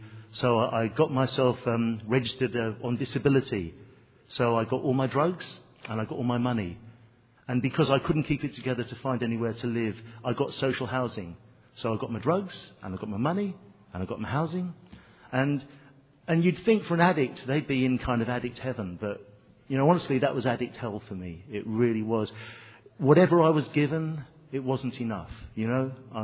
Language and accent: English; Ireland; now in Cairo, Egypt; I'm not Egyptian. I'm actually an Irishman. I've just recently moved to Cairo